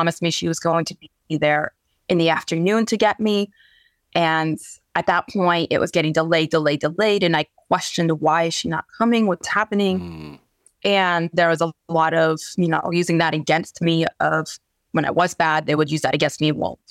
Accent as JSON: {"language": "English", "country": "Ukraine", "first_language": "Ukrainian", "second_language": "English", "moved": "yes", "lives_now": "United States", "said": "I had coming to America were, so I didn't speak any English. My mom didn't speak Ukrainian."}